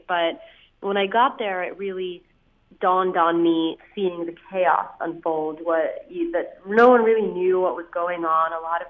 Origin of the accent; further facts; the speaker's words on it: Egypt; also born or lived in New York, United States; I grew up in Egypt and was born in New York.